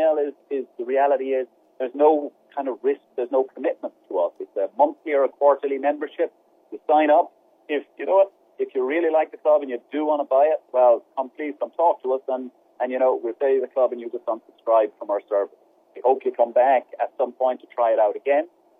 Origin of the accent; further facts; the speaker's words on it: Ireland; I grew up in Ireland, right by the sea.